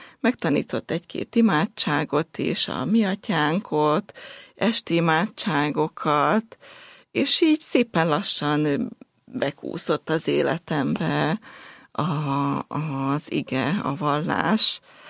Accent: Zakarpattia Oblast, Ukraine; Mint mondtam, kárpátaljai születésű vagyok, ott nőttem fel, ott jártam általános iskolába, majd középiskolába.

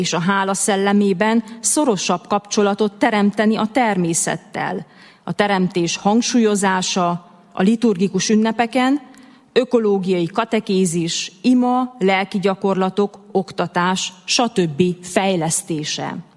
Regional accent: Transylvania, Romania; Erdélyben, ahonnan én származom, nem jellemző, hogy ez a téma jelen lenne

